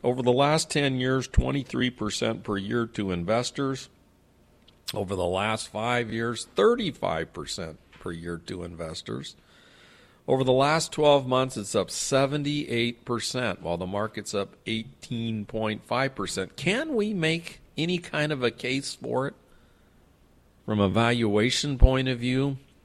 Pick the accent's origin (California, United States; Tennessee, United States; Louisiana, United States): California, United States; San Diego; it comes from my hometown of San Diego, and it ain't Qualcomm.